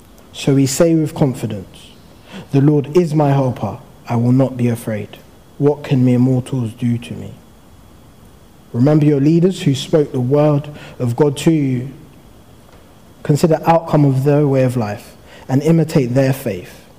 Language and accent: English; Ponders End, London, United Kingdom; I grew up on a cul-de-sac, like I mentioned. I grew up in Ponders End, and there was about 8 boys, all within a few years of each other